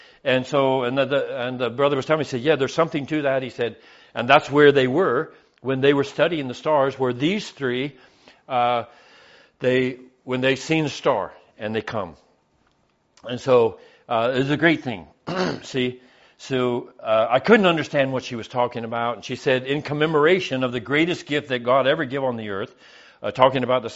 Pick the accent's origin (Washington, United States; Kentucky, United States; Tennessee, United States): Kentucky, United States; born there; I like to hunt. And I was born in Kentucky.